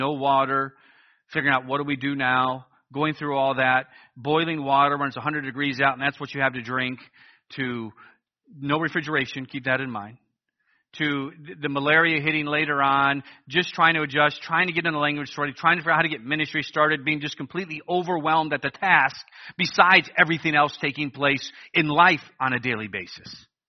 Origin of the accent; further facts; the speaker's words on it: Cleveland, Ohio, United States; Again, I'm from Cleveland. I barely know how to set up a tent.